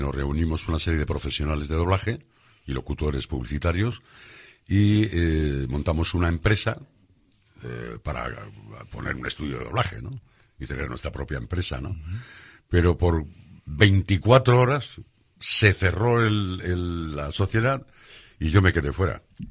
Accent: Laredo, Cantabria, Spain; mi niñez en Laredo, de la cual me siento muy orgulloso, muy orgulloso.

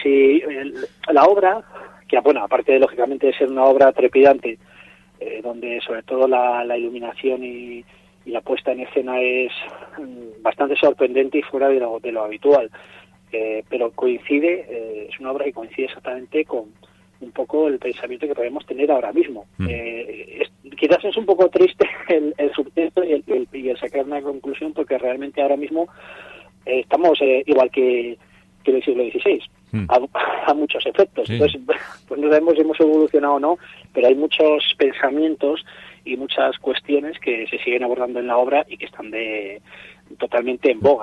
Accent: Burgos, Castile and León, Spain; nosotros somos de Burgos

